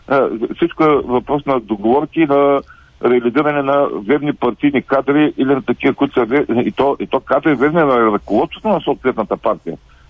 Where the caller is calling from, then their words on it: Ruse, Ruse Province, Bulgaria; съм от Руся